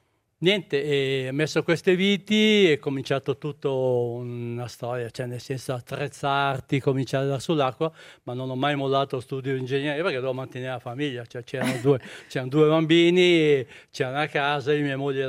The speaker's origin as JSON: {"language": "Italian", "town": "Viggiù", "region": "Lombardy", "country": "Italy", "tie": "born or raised there", "moved": "as an adult", "lives_now": "Switzerland", "said": "io sono nato a Viggiù e vabbè, ho vissuto fino a 24 anni a Viggiù. poi mi sono sposato con una bella zucchina e ci siamo trasferiti, appunto mi sono trasferito in Ticino perché lavoravo già a Chiasso"}